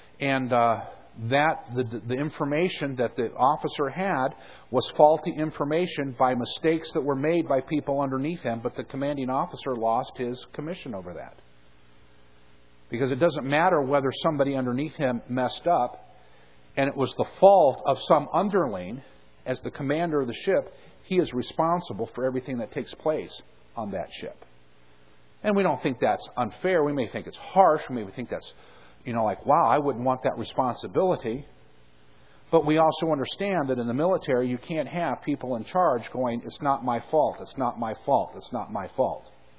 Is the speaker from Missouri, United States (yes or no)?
no; California, United States; moved away as an adult; now in North Dakota, United States; seeing that I'm from California and that's where I was born, and I just recently moved from there, it's very much at my heart